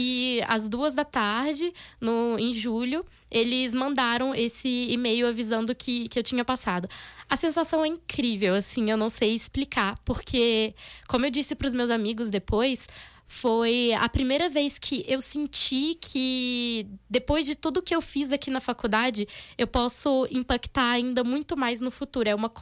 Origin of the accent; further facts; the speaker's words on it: Minas Gerais, Brazil; moved away; Eu sou de Minas, eu decidi sair de Minas e vim estudar em uma cidade que é a 12 horas.